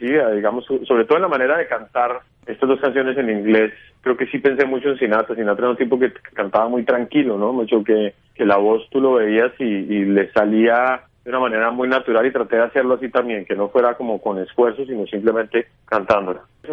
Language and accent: Spanish; Colombia; la Orquesta Sinfónica Nacional de Colombia. Es una orquesta emblemática en mi país